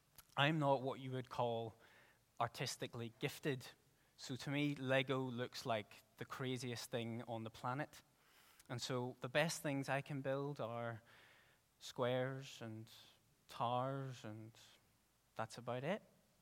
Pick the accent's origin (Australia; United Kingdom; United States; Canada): United Kingdom; Ballymena, Northern Ireland; now in Belfast, United Kingdom; I'm from Ballymena, but I'm currently exiled in Belfast, where the sun doesn't shine so sweetly